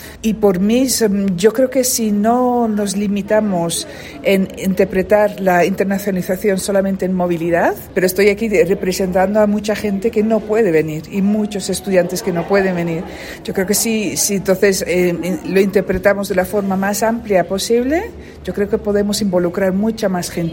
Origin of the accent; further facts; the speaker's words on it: Netherlands; Spanish is a second language; Yo soy de Holanda, vivo en Ámsterdam y trabajo en la Universidad de Ciencias Aplicadas de Ámsterdam. Vivo muy en un pueblo muy cerca de Ámsterdam, al sur.